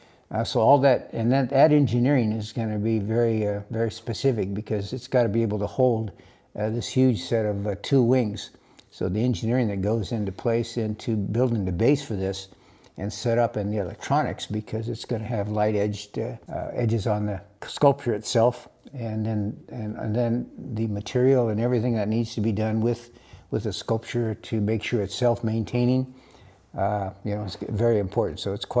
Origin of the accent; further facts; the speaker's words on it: Santa Barbara, California, United States; born there; I was born in Santa Barbara, and my father was a youngster out at Santa Barbara Airport